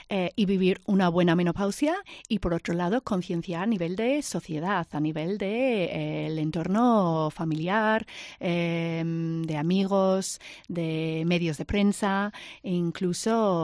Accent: United Kingdom; Spanish is a second language; now in Spain; Yo soy del Reino Unido

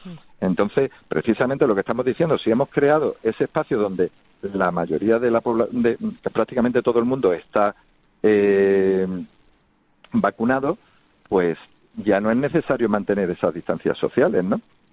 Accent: Andalusia, Spain; yo soy andaluz

